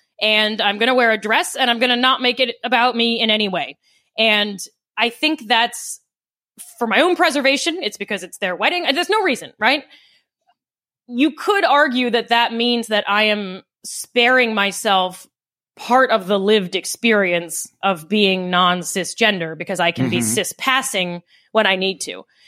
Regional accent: Maryland, United States; I will say my Marylander identity has gotten stronger as I've gotten old

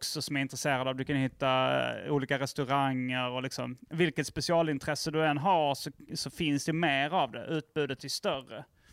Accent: Lund, Skåne, Sweden; also born or lived in Järup / Malmö; jag växte upp i Lund och Järup och lite Malmö och sådär. Så då, under de åren när man började prata om sådana här grejer så var det väl Lund jag bodde i.

